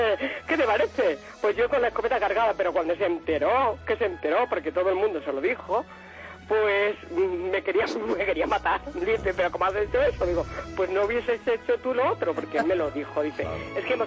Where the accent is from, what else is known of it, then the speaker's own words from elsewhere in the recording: Badalona, Catalonia, Spain; Y yo soy de Badalona, vivía en Badalona.